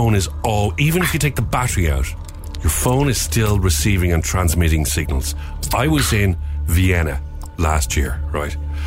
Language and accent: English; Ireland; I said, I'm from Ireland.